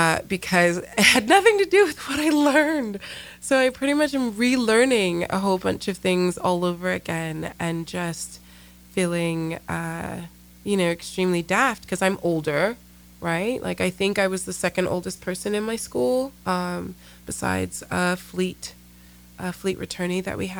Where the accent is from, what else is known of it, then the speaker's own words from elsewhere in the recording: London, United Kingdom; also born or lived in New Jersey, United States; now in United States; So I was born in New Jersey, but I spent most of my young life in England, or London, and came back for secondary school, which is high school over here, and did university.